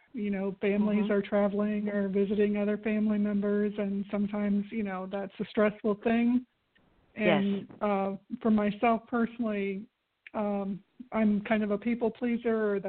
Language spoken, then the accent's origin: English; Florida, United States; I'm from Florida also, so I would be traveling to Kansas City, Kansas.